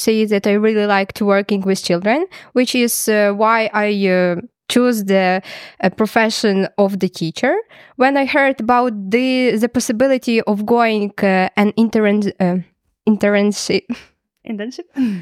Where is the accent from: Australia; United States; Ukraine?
Ukraine; Lviv Oblast; English is a second language; I'm from Ukraine. I'm a student from Drohobyj State Pedagogical University